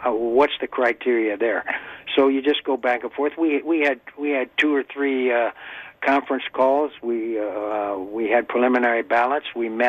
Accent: Ohio, United States; I have family that lives in Wisconsin, and I live very close to the border, and I grew up in Ohio, so I can truly say I'm objective

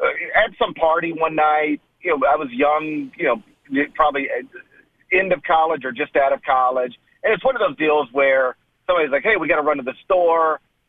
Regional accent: Memphis, Tennessee, United States; I'm a Grizzlies fan because, like, I I'm from Memphis. I was born in Memphis. I live here.

